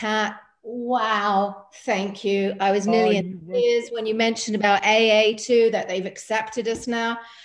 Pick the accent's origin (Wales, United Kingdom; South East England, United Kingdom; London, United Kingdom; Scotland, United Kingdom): London, United Kingdom; And I'm from London.